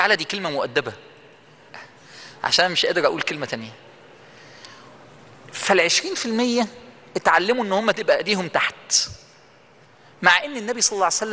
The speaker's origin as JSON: {"language": "Arabic", "country": "Egypt", "said": "حتى الولاد عندنا في مصر فانوس رمضان اللي بيلعبوا بيه ده جاي من بره."}